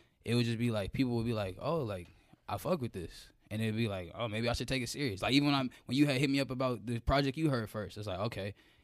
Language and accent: English; Georgia, United States; But I grew up in DeKalb County. And then my last 3 years of high school, wiggled up to the North Side